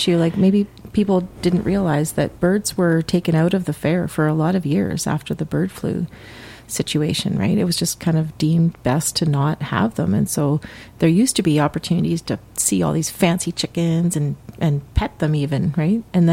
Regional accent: Toronto, Ontario, Canada; also born or lived in Western Canada; I grew up in Toronto and then we moved out west where I lived in a very small town, smaller than this room. And it was agricultural by nature.

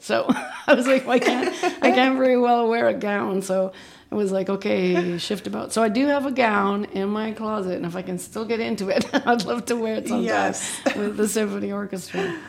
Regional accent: Ireland; I do, being Irish, I'm drawn to the melancholy and this.

